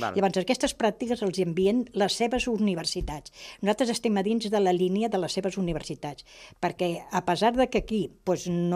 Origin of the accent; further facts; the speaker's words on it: Barcelona, Catalonia, Spain; born there; jo soc nascuda a Barcelona, soc catalana, soc espanyola